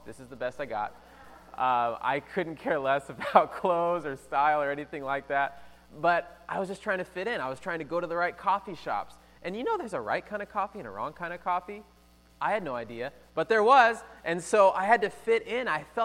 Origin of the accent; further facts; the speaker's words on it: Toledo, Ohio, United States; Because I'm from Toledo, really small town.